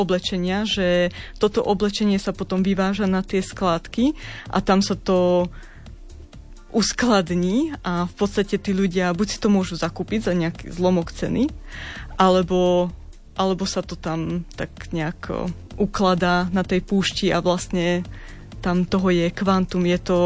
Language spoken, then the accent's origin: Slovak; Rožňava, Košice Region, Slovakia; ja pochádzam z Rožňavy a vyrastala som keď som bola malé dieťa na dedine, kde sme mali veľa moruši stromov.